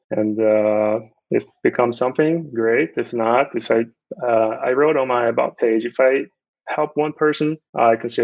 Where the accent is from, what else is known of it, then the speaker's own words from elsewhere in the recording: Brazil; English is a second language; now in United States; So I'm an immigrant. I came from Brazil back in 2012.